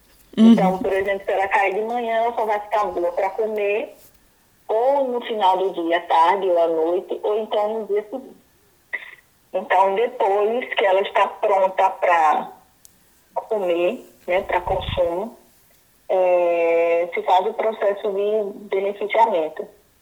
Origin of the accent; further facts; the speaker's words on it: Barra dos Coqueiros, Sergipe, Brazil; Eu sou do município de Barra dos Coqueiros, do povoado Capuã.